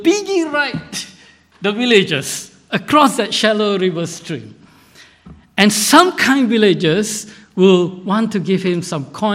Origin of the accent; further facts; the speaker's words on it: Malaysia; I grew up in Malaysia as a young boy in secondary school. 2,000 students, 1,900 are Muslims in Malaysia. I grew up in North Malaysia. I've never met a Christian in my life until I was 17 years old.